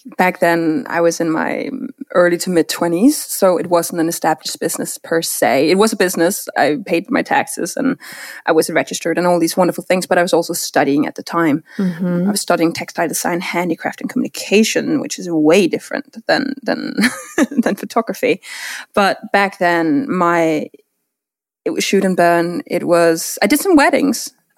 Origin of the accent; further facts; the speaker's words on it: Denmark; English is a second language; moved away as an adult; now in Connecticut, United States; Oh, no. I'm born and raised in Denmark.